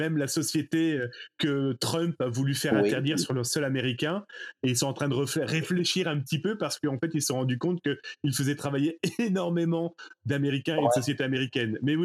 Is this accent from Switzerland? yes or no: no; France; des articles de loi du Code du travail chez nous en France